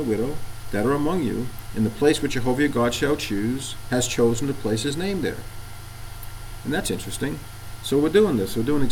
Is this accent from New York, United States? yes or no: yes; New York, United States; If I'm talking too fast, I'm from New York. I'll try to go slower.